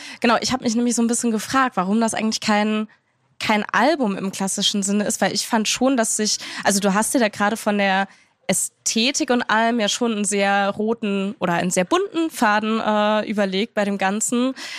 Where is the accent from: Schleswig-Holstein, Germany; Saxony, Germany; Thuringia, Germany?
Thuringia, Germany; Ich komme aus Südthüringen, quasi das andere Ende in der Nähe von Bayern direkt.